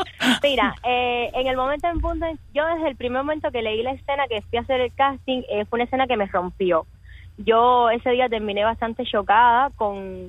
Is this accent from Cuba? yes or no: yes; Cuba; bastante, bastante duro para mí como cubana